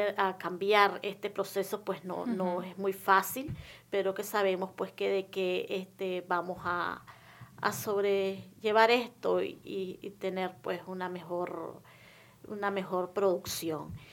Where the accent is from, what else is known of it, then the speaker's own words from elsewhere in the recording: Matagalpa, Nicaragua; Soy una campesina de Matagalpa. Y vengo, pues, de una familia, pues, que trabaja la tierra.